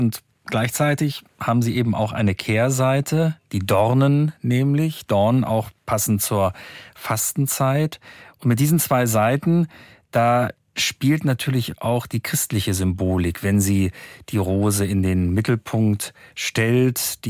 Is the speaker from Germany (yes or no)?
yes; Hildesheim, Lower Saxony, Germany; born there; Ich komme ja gebürtig aus Hildesheim.